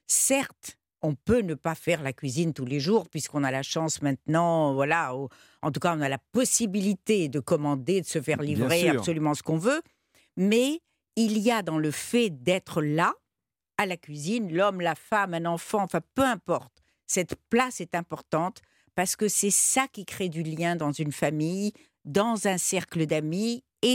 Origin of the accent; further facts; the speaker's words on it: Morocco; étant donné que je suis marocaine